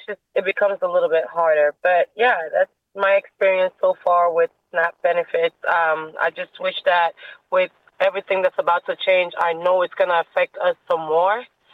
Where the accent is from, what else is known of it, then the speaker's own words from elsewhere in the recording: United States; I'm coming from an African background. You know, we have certain foods that we eat. And I knew I grew up in America and I'm used to some of the foods here too.